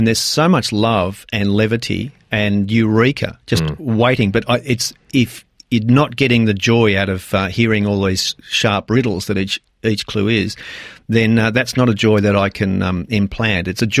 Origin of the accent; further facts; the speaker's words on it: Sydney, New South Wales, Australia; I grew up in Balgala in Sydney